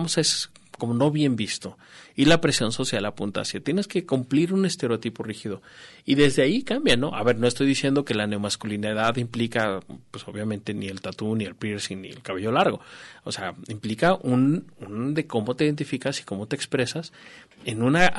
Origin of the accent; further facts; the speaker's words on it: Mexico; en mi país, en México